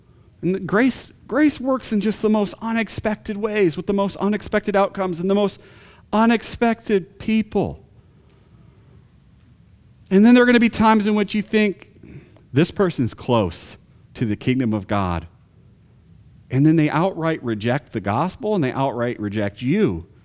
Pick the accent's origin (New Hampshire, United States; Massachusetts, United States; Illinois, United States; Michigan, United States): Michigan, United States; And I'm a Michigander. I'm a Michigander by birth and born and raised in Michigan.